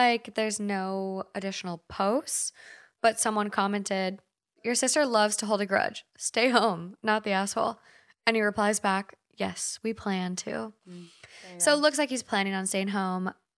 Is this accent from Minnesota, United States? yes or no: yes; Minnesota, United States; now in Los Angeles, United States; We're from Minnesota. If you're not familiar with Minnesota or the Midwest, some Midwest places call the things that you get from a store, we say bag.